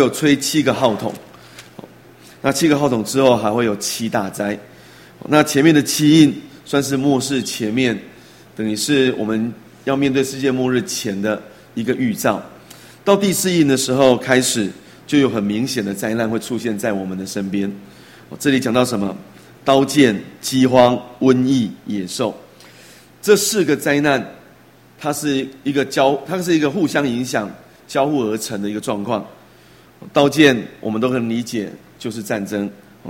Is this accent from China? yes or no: no; Taiwan; 是我们台湾人难以理解的